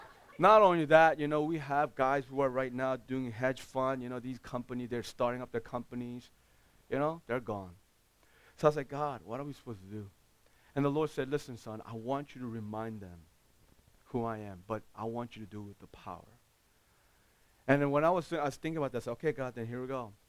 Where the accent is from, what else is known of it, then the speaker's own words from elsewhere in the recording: New York, United States; Yes, I'm from New York. Right now, I'm pastoring in New York City, Remnant West Side.